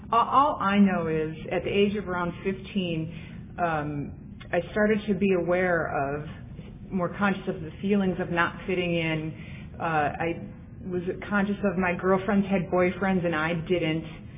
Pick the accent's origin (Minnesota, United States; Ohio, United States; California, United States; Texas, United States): Ohio, United States; Cleveland; I'm from Cleveland, Ohio.